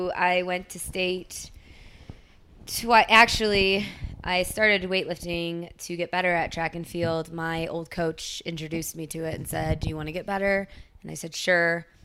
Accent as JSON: {"language": "English", "region": "Ohio", "country": "United States", "tie": "born or raised there", "said": "Yeah, I grew up in Ohio on a farm."}